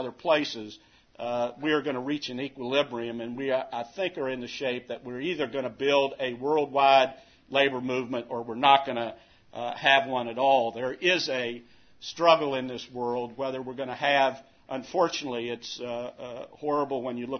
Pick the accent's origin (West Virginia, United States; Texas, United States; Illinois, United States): West Virginia, United States; You know, I grew up in West Virginia a number of years ago